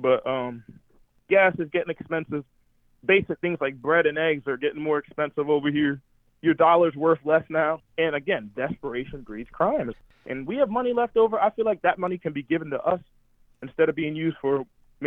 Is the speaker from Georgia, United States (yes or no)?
no; Philadelphia, Pennsylvania, United States; born there; I was born in Philly. I have 9 other siblings. Pretty much from the age of 3 until I was 18, I was in the foster care system.